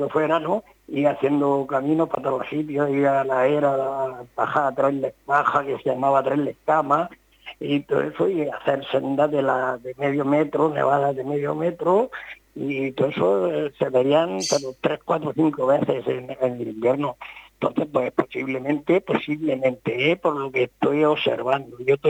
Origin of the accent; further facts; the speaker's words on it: Cajitán, Region of Murcia, Spain; born there; Yo nací allí, nací en Cajitán